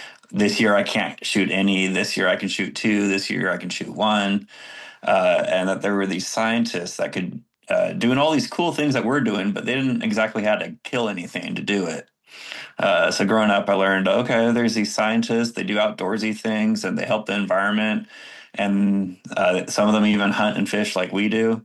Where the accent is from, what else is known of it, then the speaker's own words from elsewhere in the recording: Chico, California, United States; So I'm Maidu from the Chico area, and I grew up with my dad hunting and fishing